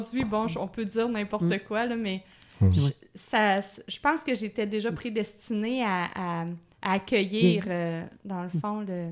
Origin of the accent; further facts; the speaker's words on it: Pintendre, Quebec, Canada; D'une grosse ville qui s'appelle Pintendre, qui est sur la rive sud de Québec. Okay. Donc, à côté de Lévis.